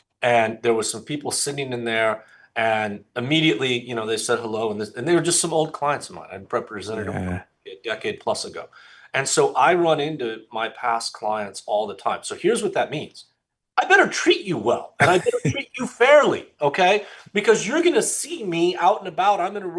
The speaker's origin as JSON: {"language": "English", "town": "Bakersfield", "region": "California", "country": "United States", "said": "I'm from Bakersfield. I've really, outside of going away to school, I've never lived anywhere else. And so this is my home."}